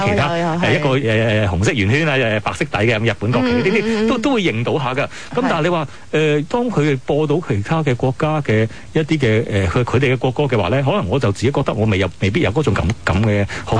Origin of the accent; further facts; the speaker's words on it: China; 因為始終大家都即係作為中國人啦